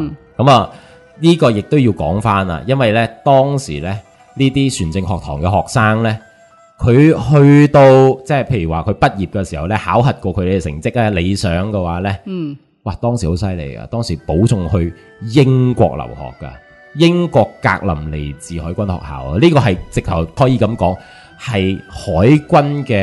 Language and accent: Cantonese; Guangdong, China; 可以话我哋广东人咧，其实真系好威